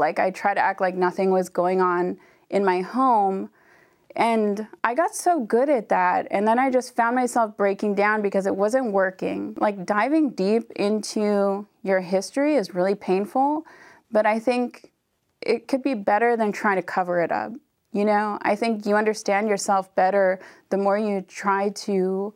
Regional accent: British Columbia, Canada; Yeah, I grew up on the Seabird Island Band, which is an Indian reserve in British Columbia, Canada.

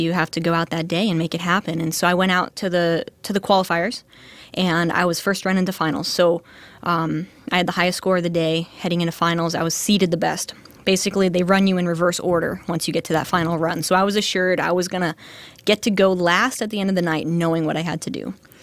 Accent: Vermont, United States; Well, I'm from the East Coast, and I grew up in Vermont snowboarding.

